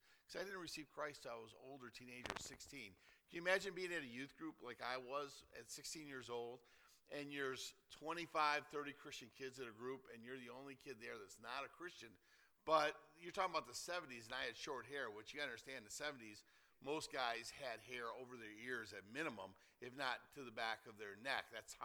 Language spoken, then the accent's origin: English; Detroit, Michigan, United States; Number one is just that I was raised in Detroit, Michigan. So excuse me if I do have an urban mentality